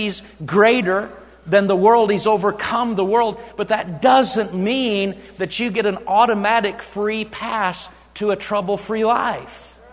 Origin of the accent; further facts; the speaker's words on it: Oklahoma, United States; I'm from Oklahoma. We are known for tornadoes.